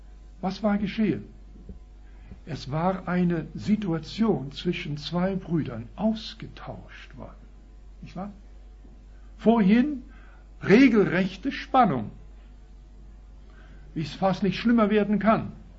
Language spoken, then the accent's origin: German; Canada; Ich komme aus Kanada, das wissen die meisten vielleicht. Wir wohnen aber nicht da und sind nur ab und zu da, alle paar Jahre vielleicht.